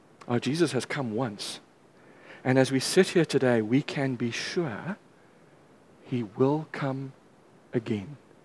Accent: South Africa; I'm a South African man at the end of the day, you know.

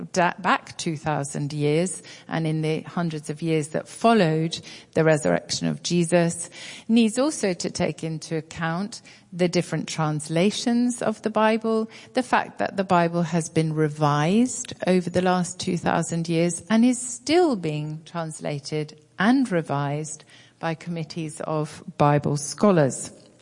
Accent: United Kingdom; But what I would say as a Brit

